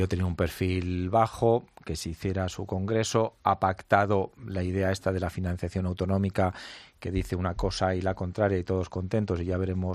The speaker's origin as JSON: {"language": "Spanish", "region": "Castilla-La Mancha", "country": "Spain", "said": "Yo como castellano-manchego, pues bueno"}